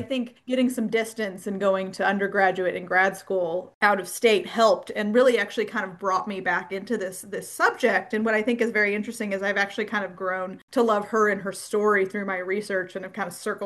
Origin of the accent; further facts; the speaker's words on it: Kansas, United States; I grew up just in Kansas.